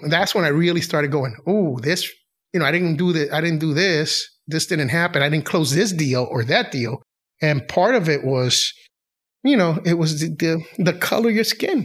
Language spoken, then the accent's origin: English; United States; born there; Because I was born in the U.S. and at the end of the day, I'm an American.